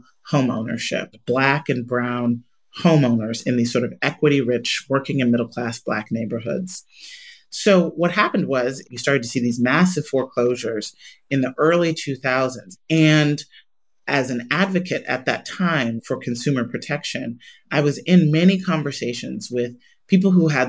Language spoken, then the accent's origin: English; Chicago, Illinois, United States; Metropolitan Planning Council in Chicago, my hometown, one of the most segregated cities in the country